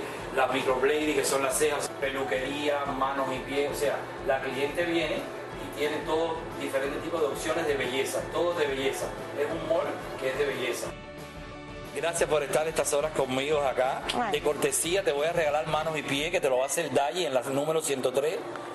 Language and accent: Spanish; Candelaria, Artemisa, Cuba; now in Miami, United States; Pinareño, de Candelaria. Bueno, que ahora es Artemisa, pero yo sigo siendo pinareño, mis raíces de Pinar del Río. Desde allá siempre me gustó la peluquería